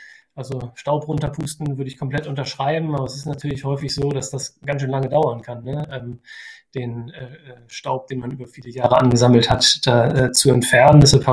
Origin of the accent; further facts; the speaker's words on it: Osterode am Harz, Lower Saxony, Germany; Ja, ich komme ursprünglich aus Osterode, so wie auch du, deshalb kennen wir uns ja auch schon seit gut 20 Jahren.